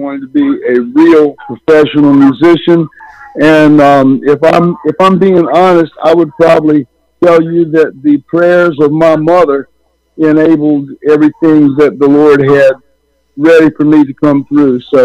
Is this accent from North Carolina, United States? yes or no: yes; Washington, North Carolina, United States; I play in my hometown of Washington, North Carolina, and I'm received there.